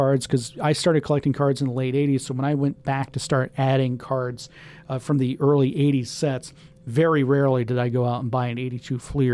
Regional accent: Tampa, Florida, United States; Growing up outside of Tampa, Florida, the Reds used to train in Tampa and in nearby Plant City during my childhood.

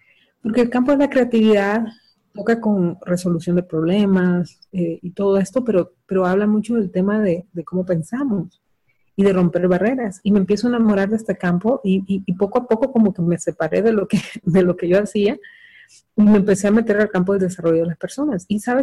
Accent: Honduras; en mi país donde yo vivo, que es en Honduras

